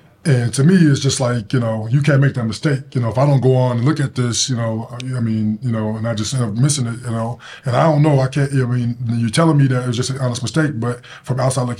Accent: Denver, Colorado, United States; Denver, Colorado.

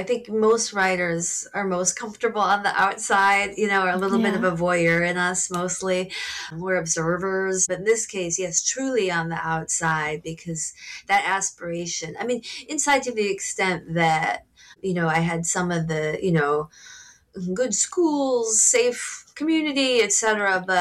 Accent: Grosse Pointe, Michigan, United States; I've never set a book, even anywhere near my hometown, which is Grosse Pointe, just outside of Detroit

